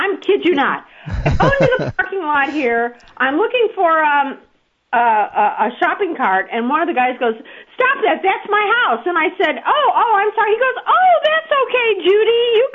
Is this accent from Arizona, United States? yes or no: no; Chicago, Illinois, United States; born there; I grew up in Mount Olympus, but of course I was really born in Chicago.